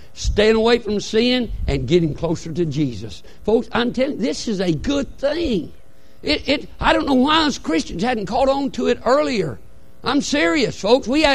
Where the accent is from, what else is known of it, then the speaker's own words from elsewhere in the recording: Alabama, United States; I'm from Alabama. We speak like that.